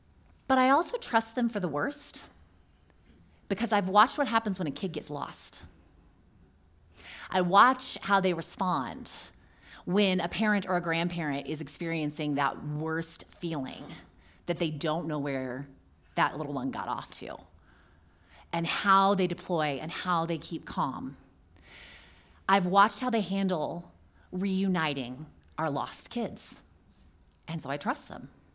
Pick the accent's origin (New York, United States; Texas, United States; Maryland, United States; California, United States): California, United States; also born or lived in Chicagoland; I am from Southern California almost all my life. And we live, our family, by this little park. And one of the best things about coming home to Southern California after 5 years in the Chicagoland area